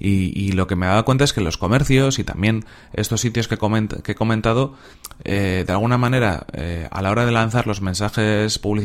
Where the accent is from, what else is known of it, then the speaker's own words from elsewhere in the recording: Bilbao, Basque Country, Spain; yo soy de Bilbao, aunque vivo en Santurchi, pero bueno, he nacido en Bilbao y he vivido muchos años en Bilbao